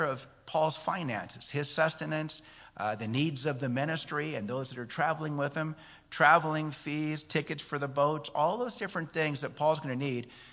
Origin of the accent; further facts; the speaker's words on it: Chico, California, United States; I grew up in Chico, California, and we have a creek that runs right through town called Chico Creek.